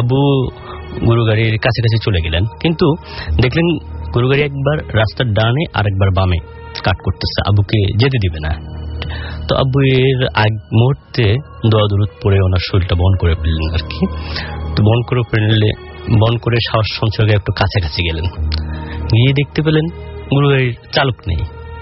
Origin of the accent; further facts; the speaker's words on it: Noakhali, Chittagong Division, Bangladesh; আমি নোয়াখালী থেকে আসছি।